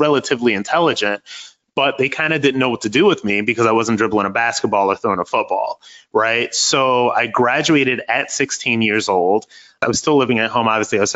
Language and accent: English; Akron, Ohio, United States; I'm from West Akron, Ohio. This is a city in Ohio. We're about 98.6% Black, I believe. I come from a single-parent household.